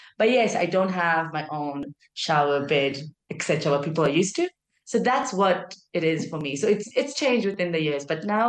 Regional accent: South Africa; I would say South African, even though I'm half South African, half American, more Israeli.

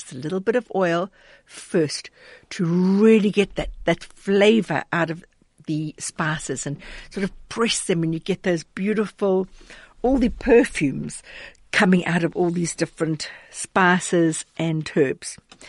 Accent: Durban, KwaZulu-Natal, South Africa; maybe I'm biased because I come from Durban

